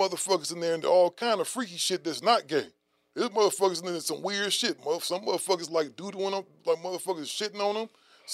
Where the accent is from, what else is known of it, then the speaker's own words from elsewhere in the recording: Nigeria; You know, it's like I'm Nigerian. I'm from the Igbo tribe. I know all that, but I can't speak our language over there.